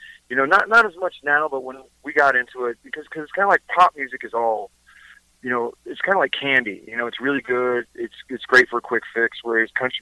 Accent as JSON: {"language": "English", "town": "Clearwater", "region": "Florida", "country": "United States", "tie": "born there", "also_born_or_lived": "England / Kansas / Connecticut / North Carolina", "lives_now": "Nashville, United States", "said": "I was born in Clearwater. We moved right to England. Then we came back, moved to Kansas, Connecticut, North Carolina, back to Florida, Los Angeles, and now I live in Nashville."}